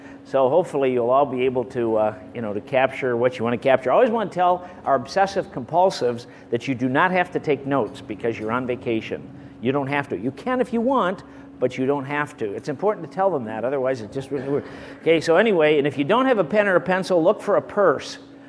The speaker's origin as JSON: {"language": "English", "region": "Midwest", "country": "United States", "tie": "born or raised there", "said": "And all I want to say is welcome to the Midwest. I grew up in the Midwest, and this is like it is all the time there."}